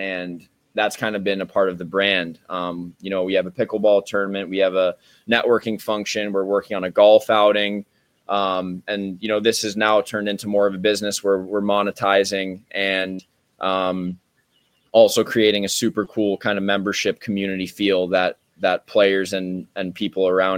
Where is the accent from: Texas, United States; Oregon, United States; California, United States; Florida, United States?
Florida, United States; Basically, hockey wasn't very big when I was growing up in South Florida.